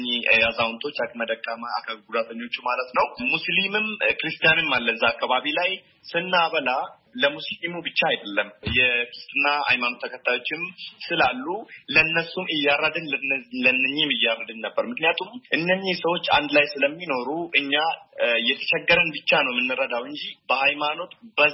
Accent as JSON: {"language": "Amharic", "town": "Limu Kosa", "region": "Oromia", "country": "Ethiopia", "tie": "born or raised there", "lives_now": "Jimma, Ethiopia", "said": "ማለት እንግዲህ በማህበራዊ ድረገጽ የተወሰኑ ሰዎች ያውቁኛል። ጂማዞን ሊሞ ኮሳውራዳ ነው ተወልጄ ያደኩት። ትምህርቴን አንደኛ ደረጃ ለኩቺሜ በመትገኝ ትምህርት ቤት ነው የጀመርኩት። ሁለተኛ ደረጃ ጆራ ቦቶር ነው የተማርኩት። ጂማ ነው የምኖረው በዚህ ሰዓት።"}